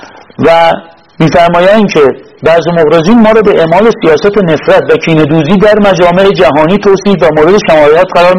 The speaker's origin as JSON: {"language": "Persian", "country": "Iran", "said": "پا گفتم من بچه ایران"}